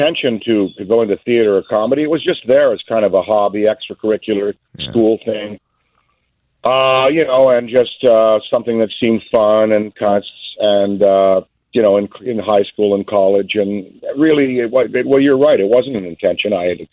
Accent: Canada; moved away as an adult; now in United States; When I first got my working papers as a Canadian immigrant to the U.S., or I would say resident alien, I got my papers to go to work in Chicago.

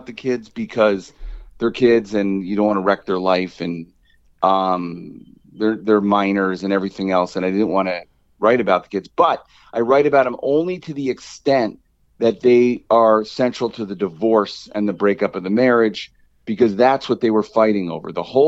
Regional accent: Chicago, Illinois, United States; And I'm from Chicago. So I wrote a book about the 1985 Chicago Bears and about the Chicago Cubs finally winning the World Series in 2016.

